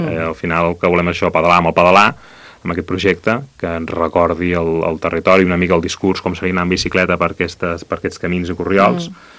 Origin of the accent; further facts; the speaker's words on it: Sant Sadurní d'Anoia, Catalonia, Spain; now in Olèrdola, Spain; soc fill de Sant Sadurní, al anar a viure a l'Olèrdola, t'agafa com una nostàlgia